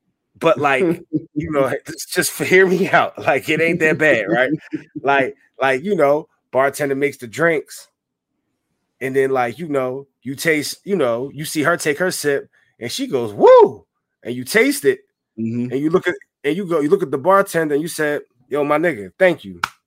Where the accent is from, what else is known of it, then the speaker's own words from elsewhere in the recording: Philadelphia, Pennsylvania, United States; But being that I'm from Philly, you know, I definitely got to hear, you know, some … or whatever.